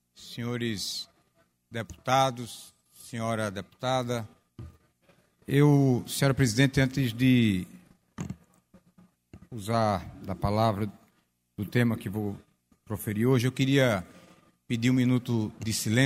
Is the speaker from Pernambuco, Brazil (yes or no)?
yes; Santa Cruz do Capibaribe, Pernambuco, Brazil; eu sempre tive o desejo e o anseio de que minha terra ela fosse uma cidade que estivesse sendo preparada para o futuro. E eu vislumbrava naquela época que nós só podíamos vislumbrar um futuro de Santa Cruz de Capibaribe